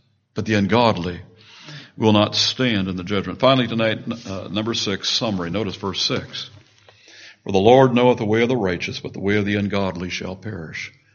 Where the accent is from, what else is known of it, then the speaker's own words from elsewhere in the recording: Pekin, Illinois, United States; I go back every couple of years to my hometown, a place called Pekin, Illinois. It's just outside of Peoria, there in central Illinois.